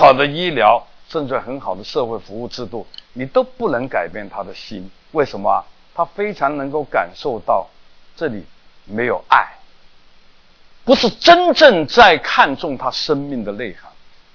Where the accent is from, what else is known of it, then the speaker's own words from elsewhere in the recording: Hong Kong; 我从小在香港长大，12、13岁呢，我就在外边鬼混